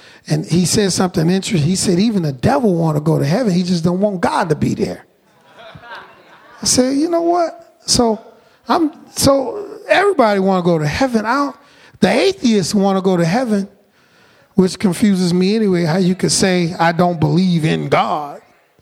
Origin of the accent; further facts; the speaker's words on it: New Orleans, Louisiana, United States; When I was growing up, I grew up in New Orleans, and in New Orleans, you know, we believe in spirits.